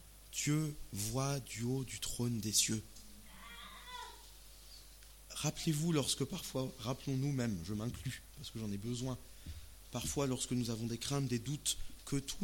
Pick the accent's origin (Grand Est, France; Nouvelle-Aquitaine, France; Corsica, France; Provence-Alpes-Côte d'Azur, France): Grand Est, France; Je suis alsacien et on a une culture relativement germanophone quand même en Alsace.